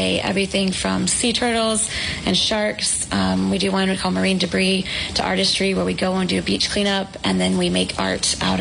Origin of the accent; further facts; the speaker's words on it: Texas, United States; moved away as an adult; I grew up in Texas where it's beautiful, but I just don't ever get tired of looking out at the ocean